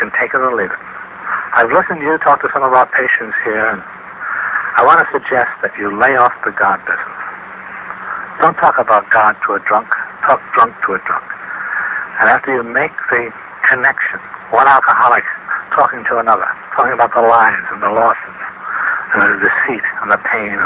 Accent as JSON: {"language": "English", "region": "Vermont", "country": "United States", "tie": "born or raised there"}